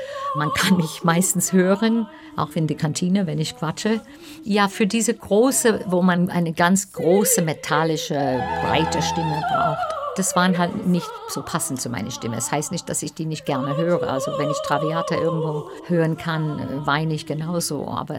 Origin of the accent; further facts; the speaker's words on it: New York, United States; German is a second language; weil es in New York war, weil es neben meiner Heimatstadt ist.